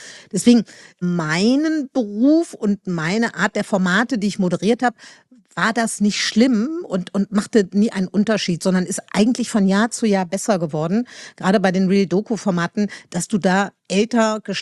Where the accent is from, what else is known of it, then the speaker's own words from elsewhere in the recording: Meerbusch, North Rhine-Westphalia, Germany; now in Berlin, Germany; ich komme aus Meerbusch, das ist ein kleines Dorf in Nordrhein-Westfalen. Da ist alles ein bisschen langsamer und ruhiger und netter.